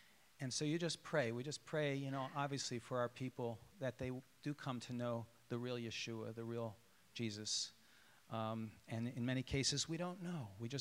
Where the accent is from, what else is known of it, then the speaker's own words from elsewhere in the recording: Pennsylvania, United States; When my sister and I were growing up in the Philadelphia area, suburbs